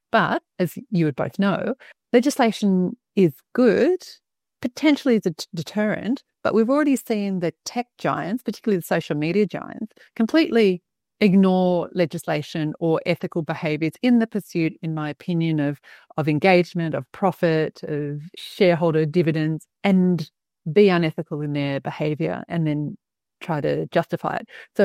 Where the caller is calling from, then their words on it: Australia; you know, I'm speaking from Australia.